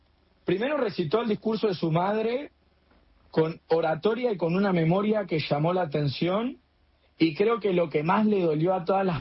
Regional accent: Argentina; tanto a mí como a mi socio, siendo argentinos

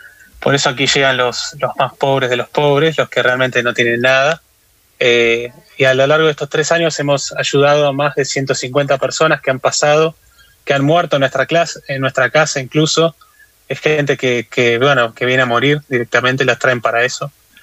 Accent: Tigre, Buenos Aires Province, Argentina; Y nos llegó desde Argentina, ¿no? Yo soy de Buenos Aires, de Tigre, y cuando escuché estos testimonios me sacudió realmente.

